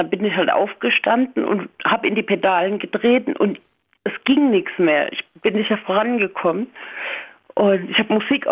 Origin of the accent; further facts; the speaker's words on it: Rhineland-Palatinate, Germany; Ich bin in der Vorderpfalz aufgewachsen und war zu der Zeit öfter bei einer Freundin in Mannheim zu Besuch